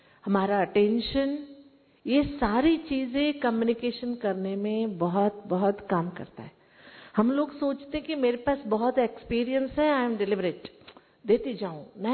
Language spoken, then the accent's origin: Hindi; Karnataka, India; मैं कर्नाटक से हूँ